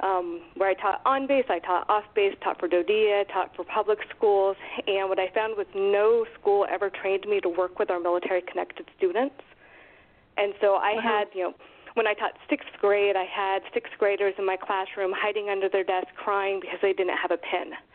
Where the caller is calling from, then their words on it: Ramstein, Rhineland-Palatinate, Germany; I'm actually calling from Ramstein, Germany, so it's 2:30 in the morning here.